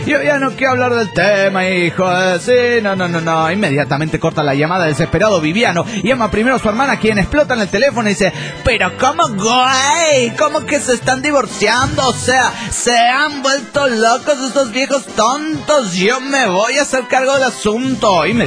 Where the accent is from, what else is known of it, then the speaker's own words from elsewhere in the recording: Cali, Valle del Cauca, Colombia; de Cali, Colombia.